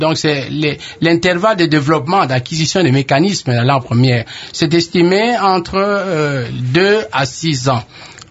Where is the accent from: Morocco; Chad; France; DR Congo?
DR Congo; Bandundu, Kwilu; also born or lived in Kisangani; j'ai séjourné 11 ans à Kisangani, j'ai même été jusqu'à Bouta. J'avais oublié que j'étais de Bandundu.